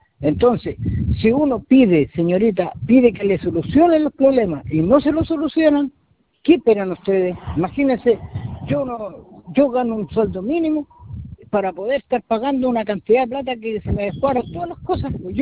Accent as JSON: {"language": "Spanish", "town": "Coronel", "region": "Biobío", "country": "Chile", "said": "Quedó todo, todo, todo ahí en Concepción, porque soy de Coronel y ya tenía que viajar a Conce"}